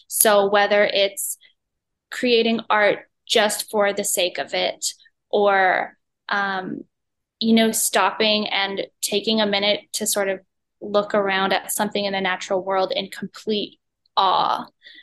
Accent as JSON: {"language": "English", "country": "Canada", "said": "I'm Canadian, but I was very active on the American college circuit."}